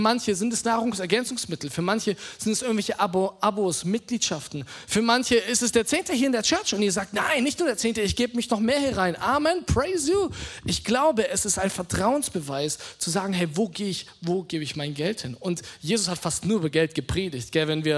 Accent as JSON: {"language": "German", "country": "Germany", "said": "so viele von uns sind gefangen, so vielleicht auch kulturell, so als Deutsche."}